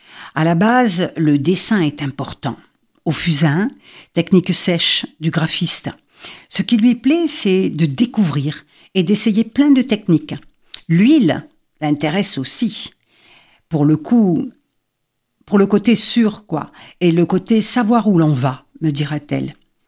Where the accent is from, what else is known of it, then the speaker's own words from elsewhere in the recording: France; born there; Je suis née dans les Pyrénées